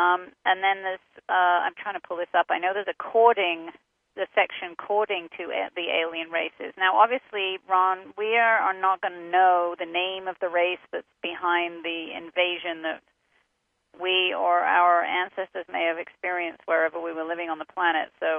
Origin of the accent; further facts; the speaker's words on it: England, United Kingdom; now in United States; okay, I'm from England. There's been no invasion in England or in America since I've lived here.